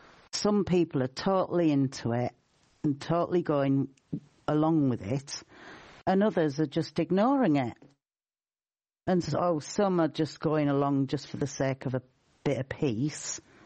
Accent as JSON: {"language": "English", "region": "England", "country": "United Kingdom", "lives_now": "Ireland", "said": "I'm English. My mother was Irish."}